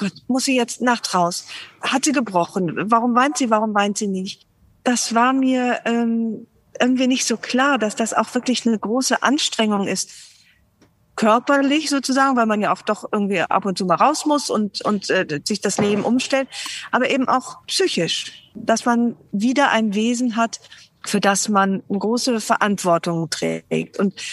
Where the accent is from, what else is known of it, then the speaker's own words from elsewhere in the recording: Rhineland, Germany; schön gewesen, wenn meine Kinder vielleicht auch im Rheinland aufgewachsen wären, womöglich sogar da, wo ich aufgewachsen bin.